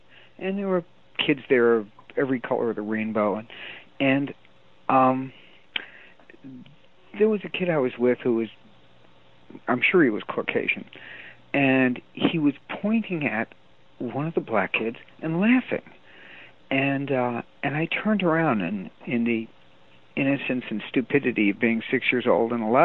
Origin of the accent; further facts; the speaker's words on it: Long Island, New York, United States; now in California, United States; But originally I grew up on Long Island, so.